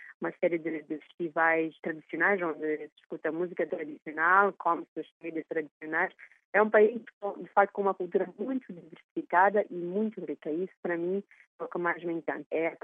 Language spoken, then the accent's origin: Portuguese; Maputo, Mozambique; born there; eu sou nascida em Maputo, na capital de Moçambique. A família do meu pai vem do norte, da ilha de Moçambique, e eu, por afinidade, me sinto muito ligada a essa pequena ilha no norte.